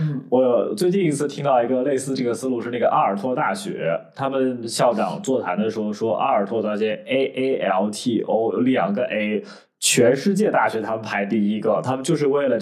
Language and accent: Chinese; Anhui, China; now in Shanghai, China; 因为我不是上海本地人嘛，我是安徽人